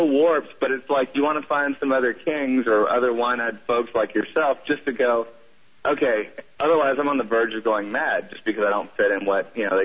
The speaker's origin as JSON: {"language": "English", "region": "the South", "country": "United States", "accent": "southern", "said": "sorry, I'm sliding into my southern accent."}